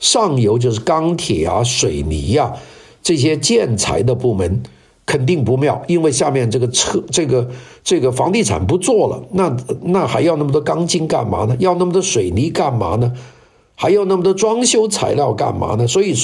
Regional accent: China; 这个我们中国人叫宝马，这些呢也都在中国呢苦战。

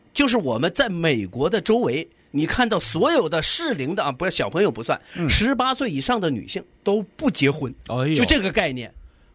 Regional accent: Northeast China, China; 那特别是我们东北人，几乎我们的整个冬天都是陪着雪花，然后一起经历过这个严寒的冬天的考验的。

